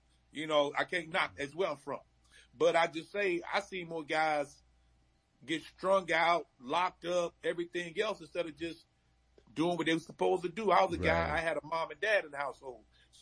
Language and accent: English; Washington, District of Columbia, United States; I'm from Northeast DC in the city.